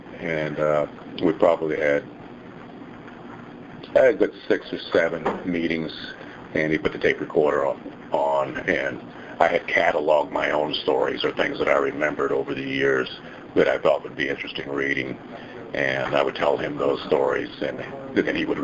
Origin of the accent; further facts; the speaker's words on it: Compton, California, United States; growing up in Compton, California